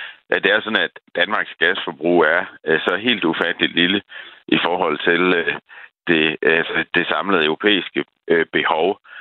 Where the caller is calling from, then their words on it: Brussels, Brussels-Capital Region, Belgium; Linjen her, jeg er med fra Bruxelles faktisk.